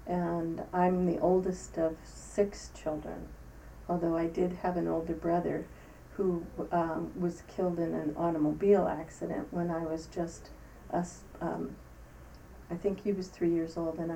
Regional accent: New York City, New York, United States; born there; Well, I was born in New York Hospital in New York City. My father was on the staff of the hospital, and we lived in an apartment across the street from the hospital until I was about 4 years old.

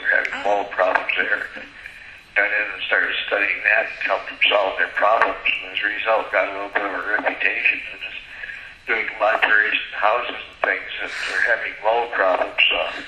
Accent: Wisconsin, United States; We moved around, but I've lived in Altoona for a little while, just outside of Eau Claire.

